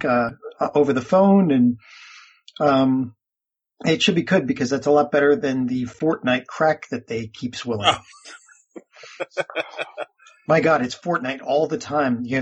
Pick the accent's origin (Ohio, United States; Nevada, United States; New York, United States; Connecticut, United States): Connecticut, United States; Not a fan, I grew up in Connecticut. I didn't have a choice with that.